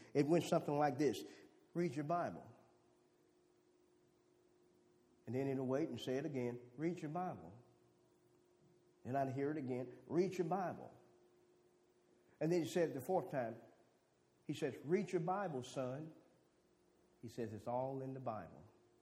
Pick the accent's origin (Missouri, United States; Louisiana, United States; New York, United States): Louisiana, United States; See, young black boy in Louisiana, you know, growing up in Louisiana, and just growing up, and I'd watch Jimmy Swaggart preach.